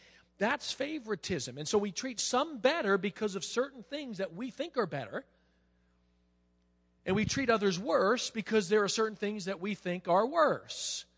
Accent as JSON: {"language": "English", "town": "Staten Island", "region": "New York", "country": "United States", "tie": "born or raised there", "said": "So I grew up in Staten Island, and I got friends."}